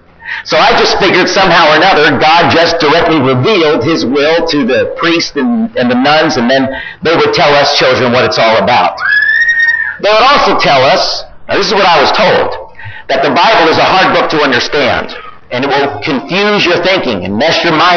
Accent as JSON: {"language": "English", "town": "Bethlehem", "region": "Pennsylvania", "country": "United States", "tie": "born there", "said": "I was born in Bethlehem, Pennsylvania. It's not too far from here. It's about 2 hours away."}